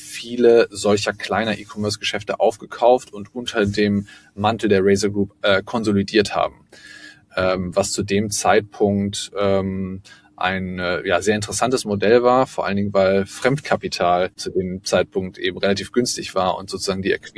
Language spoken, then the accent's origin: German; Düsseldorf, North Rhine-Westphalia, Germany; Ich bin nämlich in Düsseldorf geboren und aufgewachsen.